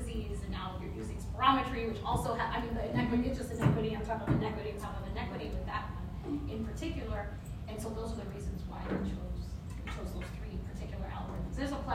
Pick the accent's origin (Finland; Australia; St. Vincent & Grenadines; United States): United States; Queens, New York; When I came back to New York, and I'm from Queens, Hunter College, I'm from Queens.